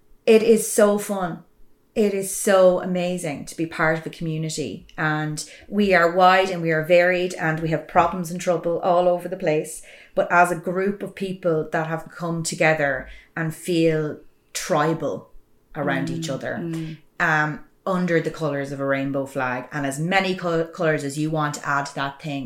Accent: Longford, Leinster, Ireland; and that I was from Longford, two minority things in society.

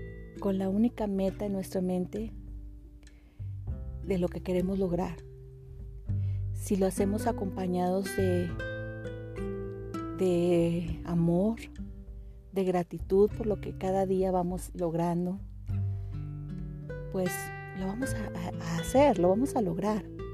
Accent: Mexico; Yo en un episodio anterior les comentaba que nosotros en mi país, en México, tenemos una frase

